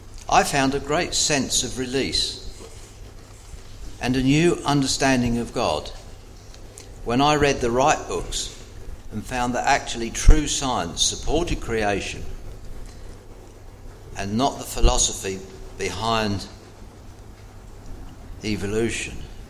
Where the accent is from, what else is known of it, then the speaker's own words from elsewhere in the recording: Wallington, London, United Kingdom; I was born in the London Blitz in Wallington, so I'm fairly homegrown. In, into a committed Christian family, and I was the oldest of five boys and a girl.